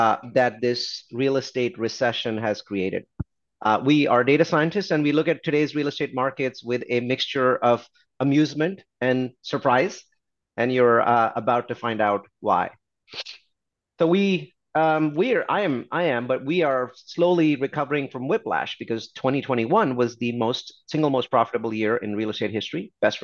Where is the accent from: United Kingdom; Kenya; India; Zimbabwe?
India; now in United States; My mission in life has been to contribute to my adopted country. I came here from India.